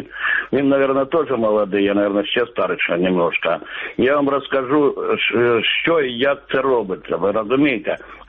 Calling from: Luhansk Oblast, Ukraine; Луганская область.

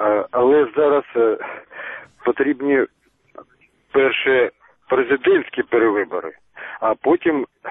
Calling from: Dnipro, Dnipropetrovsk Oblast, Ukraine

